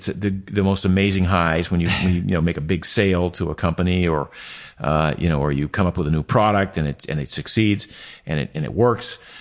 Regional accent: Maine, United States; As I was a kid growing up in Maine has no beaches.

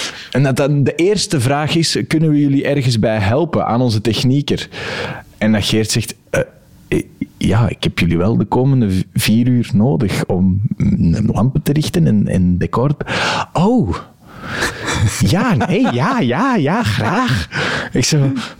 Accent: Belgium; Als Belg kun je dat niet goed snappen.

